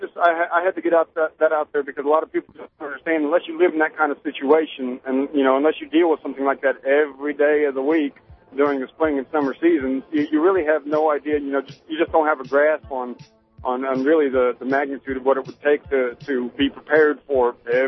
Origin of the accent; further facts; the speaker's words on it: Kansas, United States; And I'm actually from Kansas. I grew up in Kansas.